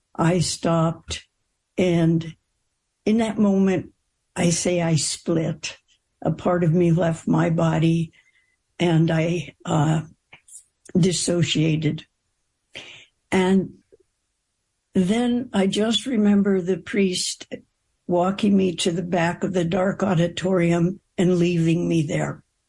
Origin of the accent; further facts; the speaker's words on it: East Los Angeles, California, United States; So I grew up in East Los Angeles and went to Catholic school.